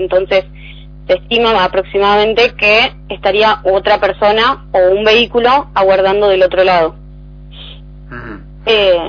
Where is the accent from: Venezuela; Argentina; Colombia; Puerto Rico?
Argentina; Cañuelas, Buenos Aires Province; Yo soy de Cañuelas